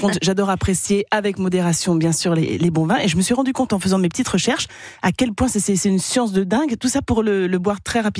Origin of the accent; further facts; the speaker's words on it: Bourgogne-Franche-Comté, France; born there; je suis née en Bourgogne.